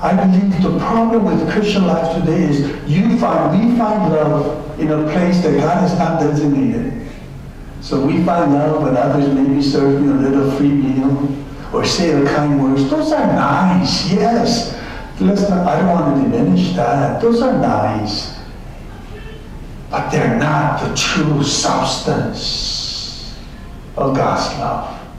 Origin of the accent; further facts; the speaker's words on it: South Korea; I'm from Korea